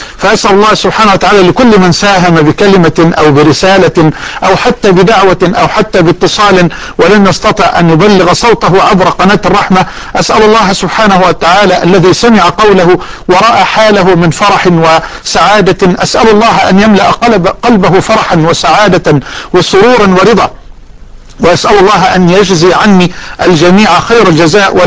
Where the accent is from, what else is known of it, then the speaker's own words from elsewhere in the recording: Damouh, Egypt; في قريتنا المتواضعة الكريمة صاحبة الود والدفء والحنان قرية دموه